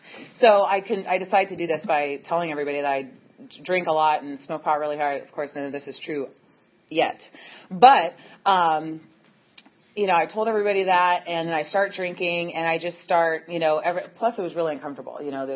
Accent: Chico, California, United States; I'm from Chico.

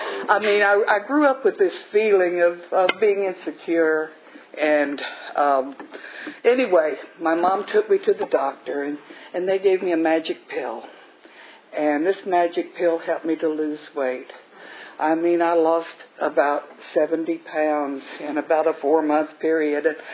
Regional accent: Texas, United States; born there; I was born in South Texas. My mother was Southern Baptist, very devoted, very caring, devoted mother.

